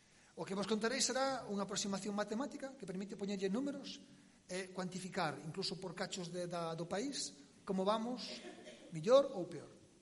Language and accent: Galician; Galicia, Spain; na miña casa había unha grade, eu son de da Costa da Morte, eu de pequeno poñeme enriba da grade